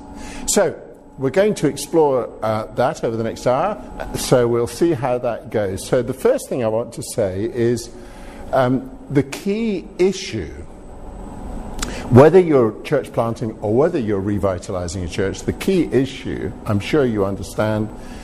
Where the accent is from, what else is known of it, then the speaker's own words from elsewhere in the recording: Scotland, United Kingdom; I was brought up in Scotland.